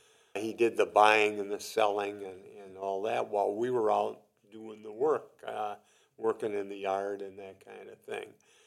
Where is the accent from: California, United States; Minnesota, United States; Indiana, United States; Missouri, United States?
Minnesota, United States; Winona; Here I was from Winona, Minnesota. I rode down on a train down to Fort Leonard Wood, did all the stuff